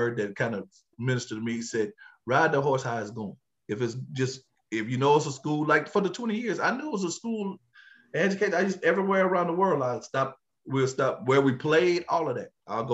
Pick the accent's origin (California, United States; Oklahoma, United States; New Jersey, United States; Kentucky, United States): Kentucky, United States; See, I'm from Kentucky now. I'm really talking about horses.